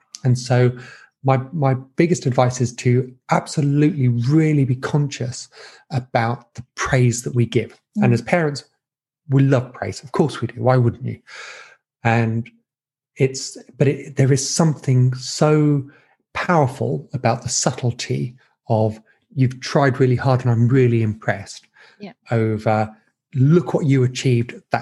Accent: East of England, United Kingdom; accent: Essex; I'm wondering now whether or not my Essex accent is coming through a lot more than I was expecting it to.

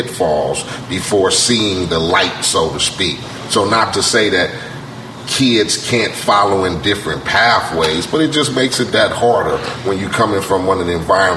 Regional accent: California, United States; Like you said, growing up in Cerritos or Lakewood or fucking suburban area, so to speak.

